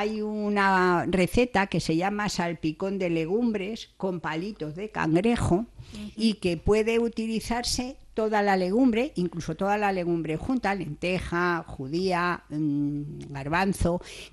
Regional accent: Madrid, Community of Madrid, Spain; como yo vengo de Madrid, que no hay playa, hay esa ansia del mar, ¿no?

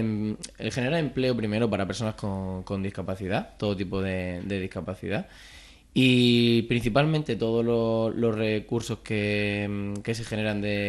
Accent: Sierra de Fuentes, Extremadura, Spain; Soy de Cáceres

